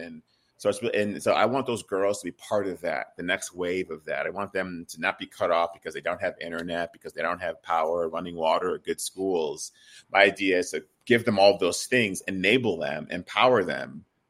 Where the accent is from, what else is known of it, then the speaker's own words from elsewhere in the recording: Nigeria; now in United States; obviously I'm very biased to being Nigerian myself